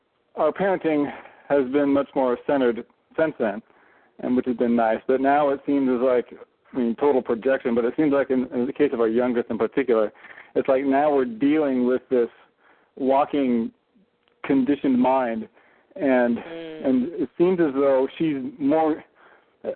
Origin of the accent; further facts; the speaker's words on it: Seattle, Washington, United States; I'm from Seattle.